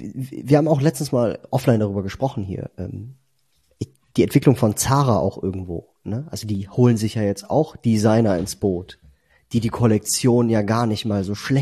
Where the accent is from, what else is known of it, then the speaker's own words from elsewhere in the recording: Italy; Ja, ich bin ja Italiener, also ich wohne ja in Italien